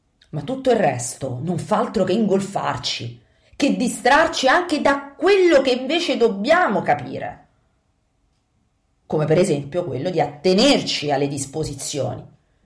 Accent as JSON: {"language": "Italian", "town": "Tagliacozzo", "region": "Abruzzo", "country": "Italy", "said": "Mi viene adesso immediatamente alla mente quello che il sindaco del mio paese abruzzese di Tagliacozzo ha proprio scritto nero su bianco"}